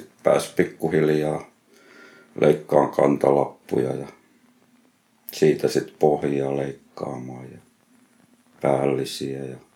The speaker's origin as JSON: {"language": "Finnish", "town": "Jalasjärvi", "region": "South Ostrobothnia", "country": "Finland", "tie": "born there", "said": "Mä oon syntynyt Jalasjärvellä."}